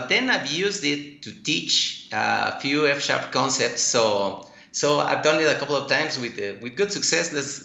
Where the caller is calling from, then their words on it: Quito, Pichincha, Ecuador; English is a second language; Well, from Ecuador in South America, in Quito. We are actually almost 3,000 meters high in the mountains, so.